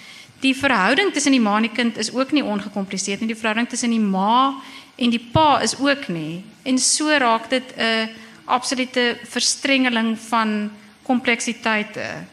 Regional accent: Bloemfontein, Free State, South Africa; also born or lived in Stellenbosch; In die werklike lewe, soos wat Frans wat weet, het ek groot geword in Bloemfontein. Hoewel, nog voor Bloemfontein was daar nog ander goed ook. Eintlik is ek gebore, die eerste paar jaar van my lewe het ek in Zimbabwe woonstelle in La Colline in Stellenbosch geblei.

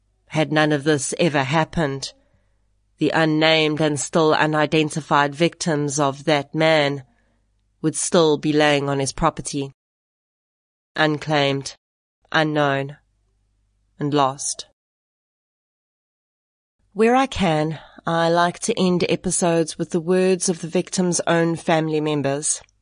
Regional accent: South Africa; Typically being South African, we made a braai.

